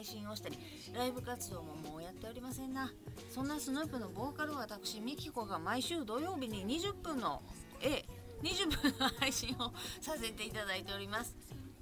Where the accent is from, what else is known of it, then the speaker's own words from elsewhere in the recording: Hyogo, Japan; 我が地元兵庫県500人超え。